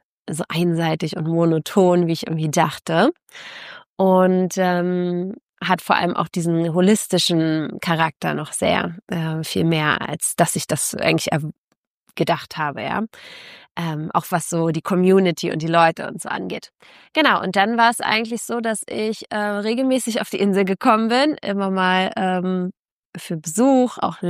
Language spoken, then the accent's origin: German; Berlin, Germany; Und bin natürlich als Berlinerin immer super gerne an Schlachtensee gegangen, Grunewaldsee, was von mir jetzt fußläufig war.